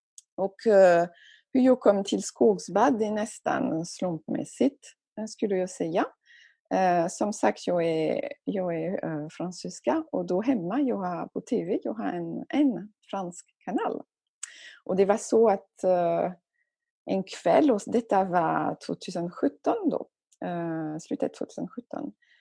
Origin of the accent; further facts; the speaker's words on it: France; Swedish is a second language; moved away as an adult; now in Sweden; Du sa att jag kommer från Frankrike, så jag är fransyska. Men jag har bott i Sverige i... Och jag vill inte räkna längre, men det blir nästan 20 år nu.